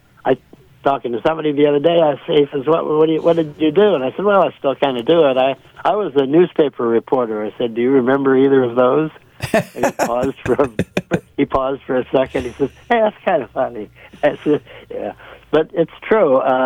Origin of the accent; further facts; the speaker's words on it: Sacramento, California, United States; Briefly, when I was growing up in Sacramento, there was the Sacramento Union at the time.